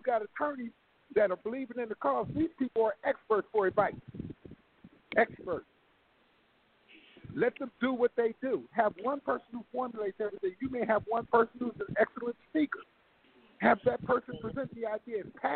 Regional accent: Harrisburg, Pennsylvania, United States; You know, I'm from Harrisburg, Pennsylvania.

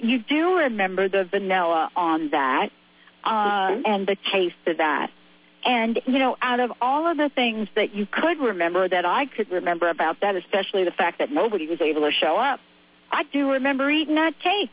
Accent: New York City, New York, United States; December 11th, I grew up on the East Coast. And I remember on December 11th, and it must have been my 10th or my 11th birthday, I think it was. December 11th, my 11th birthday. We had one of the largest snowstorms in the history of New York City.

